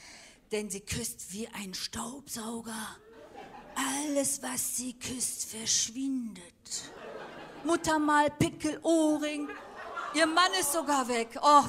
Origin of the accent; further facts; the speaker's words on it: Germany; also born or lived in Turkey; Ich bin beides. Ich bin Türkin und Deutsche.